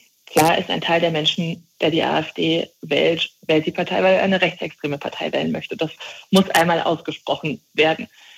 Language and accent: German; Rhineland, Germany; Ich komme aus dem Rheinland, da wurden ganze Dörfer umgesiedelt.